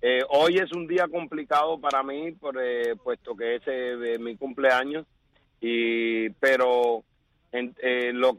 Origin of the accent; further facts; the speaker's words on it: Wajay, Havana, Cuba; Sí, realmente soy del Guajay, Boyeros, orgullosamente Guajay y Boyero, ¿no? Ciudad Habana, pero mi padre es de Villa Clara.